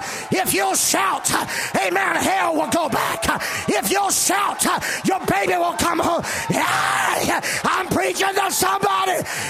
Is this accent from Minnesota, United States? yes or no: no; Moss Bluff, Louisiana, United States; born there; I was born in Moss Bluff, Louisiana, with a hole in my heart.